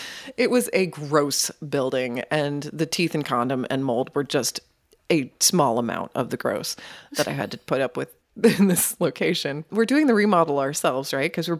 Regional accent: Tulsa, Oklahoma, United States; accent: Yankee youper; And interestingly enough, I grew up here. You know, I was born in Tulsa, but we were transplants. My mom's from New York and my dad's from Michigan. And so that explains my ridiculous accent.

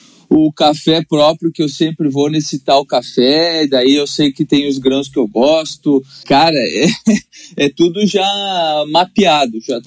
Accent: Caxias do Sul, Rio Grande do Sul, Brazil; born there; Onde eu nasci, que é Caxias do Sul, aqui na região repleta de bons vinhos

